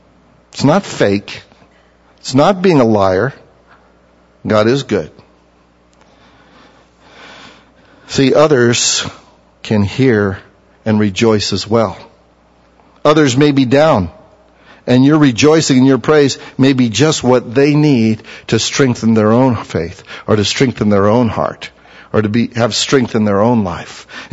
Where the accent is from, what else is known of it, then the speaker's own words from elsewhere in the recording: United States; That's because we're American, we don't know how to, from our hearts, praise.